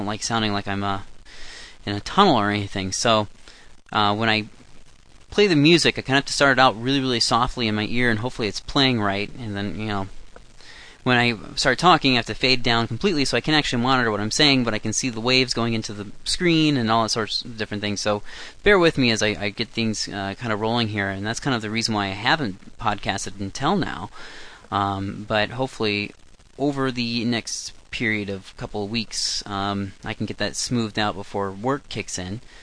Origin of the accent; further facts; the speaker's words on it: United States; Because as an American